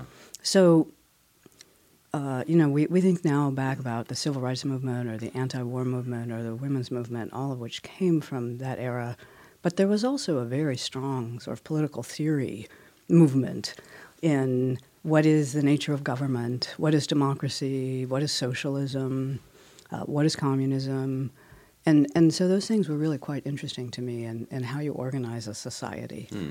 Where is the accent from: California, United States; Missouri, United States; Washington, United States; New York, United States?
California, United States; Oakland; In the East Bay